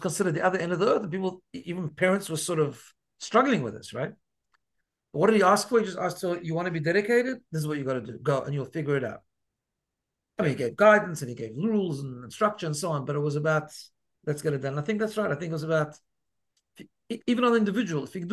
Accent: South Africa; when I grew up in South Africa, but when I was 13

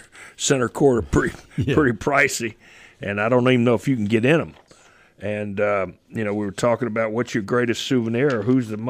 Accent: Louisville, Kentucky, United States; And, you know, I grew up in Louisville, Kentucky. We didn't have any pro teams.

